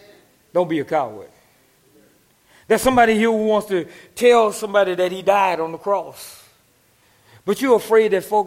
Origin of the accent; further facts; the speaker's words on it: Louisiana, United States; I'm from Louisiana, so folk do a lot of fishing out there.